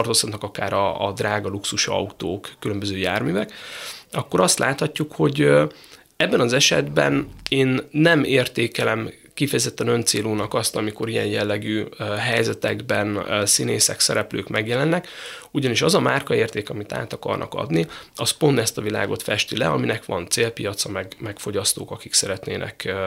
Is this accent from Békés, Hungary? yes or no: no; Szeged, Csongrád-Csanád, Hungary; én ugye Szegedről jöttem